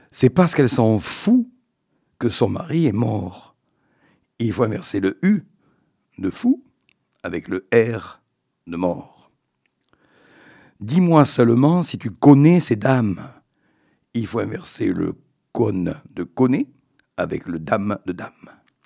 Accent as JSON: {"language": "French", "region": "Nouvelle-Aquitaine", "country": "France", "said": "On termine donc le mois de la femme, mais chez nous en Périgord, ce n'est jamais fini."}